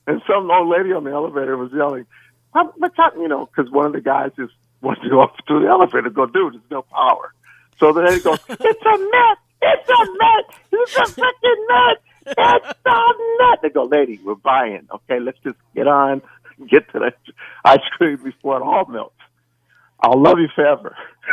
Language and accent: English; Compton, California, United States; You know, I'm from Compton, and we play with no lights, so I'm used to that.